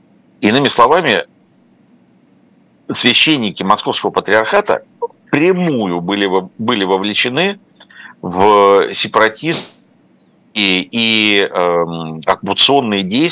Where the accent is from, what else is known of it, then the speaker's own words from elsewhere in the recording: Ukraine; moved away; я родился и прожил в Украине много лет до того, как поехал в Москву учиться